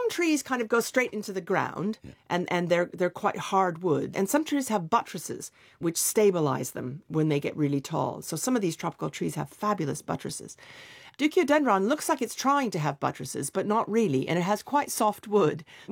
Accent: Los Alamos, New Mexico, United States; I discovered a world that I had been all around me growing up in Los Alamos, plants and the outdoors

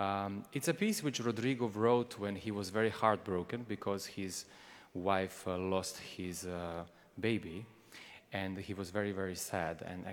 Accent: Montenegro; English is a second language; No, I'm very proudly from Montenegro.

